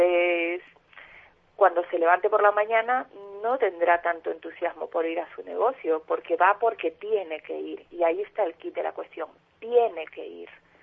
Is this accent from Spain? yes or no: no; Ecuador; Yo empecé muy jovencita en mi país, yo soy ecuatoriana